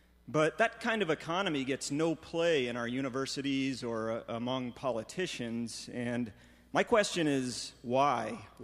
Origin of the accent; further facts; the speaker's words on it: Corvallis, Oregon, United States; I'm from Corvallis.